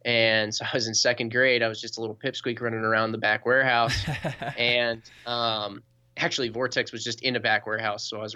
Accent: Middleton, Wisconsin, United States; But I started back when we were in Middleton, and I'm from Middleton myself.

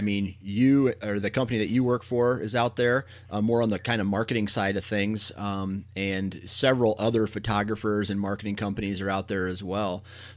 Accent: Iowa, United States; I am born and raised in Iowa.

